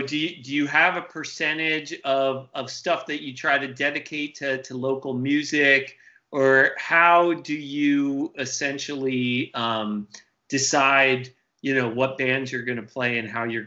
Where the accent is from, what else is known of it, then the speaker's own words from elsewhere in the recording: Reston, Virginia, United States; Definitely my hometown